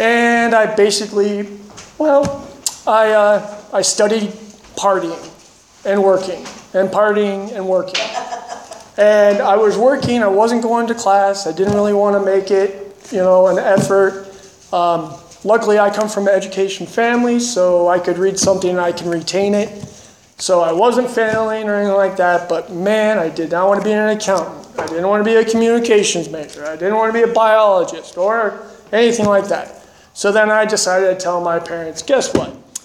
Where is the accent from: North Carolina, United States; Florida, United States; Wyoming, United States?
Wyoming, United States; Cheyenne; I'm originally from Cheyenne, Wyoming. There's not much to do in Cheyenne, Wyoming, except shooting guns and drinking beer.